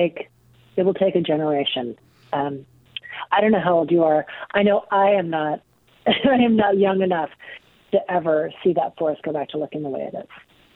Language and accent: English; Coquille, Oregon, United States; I grew up in Coos County. I actually grew up in Coquille, about 9 miles outside of Coquille, towards Laverne Park. My family is from Oregon, and I am really only the first generation removed from working in the woods in my family.